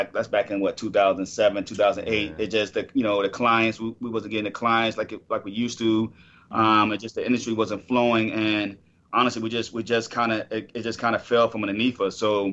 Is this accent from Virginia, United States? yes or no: yes; Richmond, Virginia, United States; now in California, United States; Yeah, we're from Richmond, Virginia.